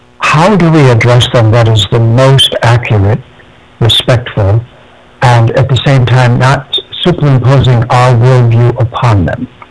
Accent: Detroit, Michigan, United States; I was born in Detroit, Michigan, and I was raised there.

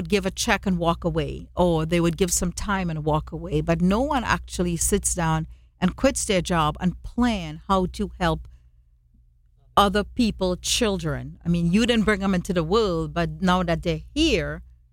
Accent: Trinidad & Tobago; And I go, well, I'm from Trinidad. We put a little bit of this, a little bit of that. We don't measure.

